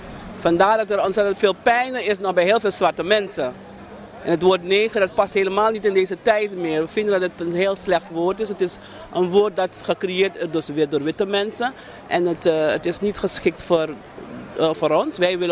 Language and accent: Dutch; Suriname; Suriname.